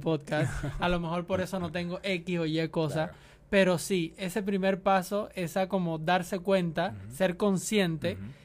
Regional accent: Cuba; en Cuba hay varios acentos, pero hay tres muy marcados y yo soy del centro de la isla.

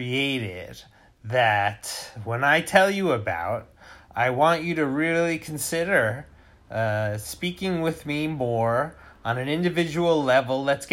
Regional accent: New York, United States; I am from New York. I am from upstate New York, Sullivan County, home of the original Woodstock site. All right, I was raised as like a hippie

